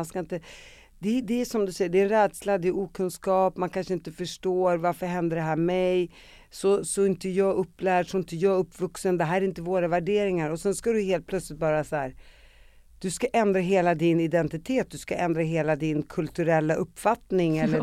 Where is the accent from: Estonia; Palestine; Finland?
Palestine; Så här, jag är ju palestinier.